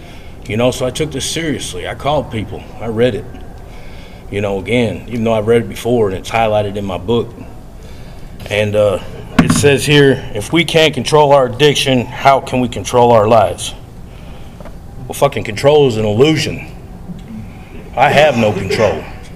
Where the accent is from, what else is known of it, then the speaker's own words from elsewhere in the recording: Tennessee, United States; now in Oklahoma, United States; I come here from Tennessee and I hear that everywhere I go.